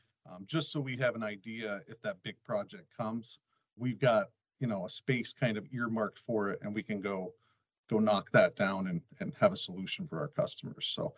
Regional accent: Titusville, Pennsylvania, United States; Yeah, so I grew up in Titusville, Pennsylvania. So I'm from Western PA here.

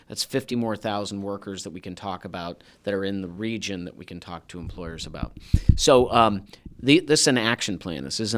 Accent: Erie, Pennsylvania, United States; somebody saw I was from Erie, and they were from Arizona and Oklahoma

